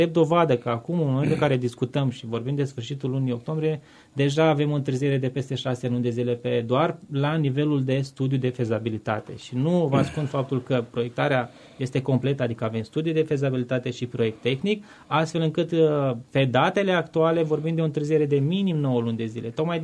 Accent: Iași, Iași County, Romania; noi ca ieșeni, ca moldoveni, trebuie să ne promovăm cu o anumită agresivitate

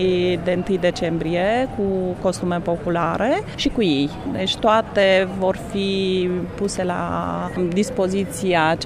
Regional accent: Cluj-Napoca, Cluj County, Romania; Suntem din Cluj.

